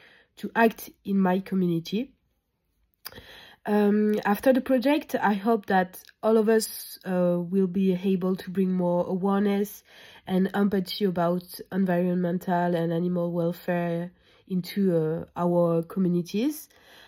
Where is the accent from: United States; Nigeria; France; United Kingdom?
France; English is a second language; I'm from France.